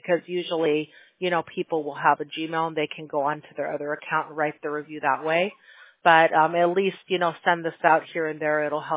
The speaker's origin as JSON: {"language": "English", "region": "Illinois", "country": "United States", "tie": "born or raised there", "said": "Yeah, I grew up in the Midwest too, in the northwest suburbs of Chicago."}